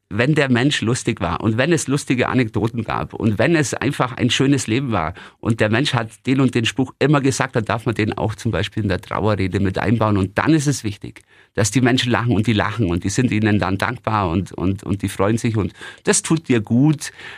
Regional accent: Günzburg, Bavaria, Germany; In meiner Heimatstadt Günzburg, da gibt es ein gutes Geflecht, sage ich immer.

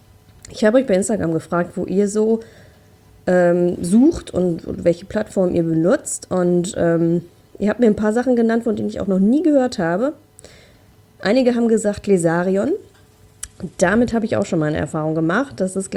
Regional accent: Essen, North Rhine-Westphalia, Germany; Also ich komme hier aus dem Ruhrgebiet, wir haben hier in Essen Frauenpartys

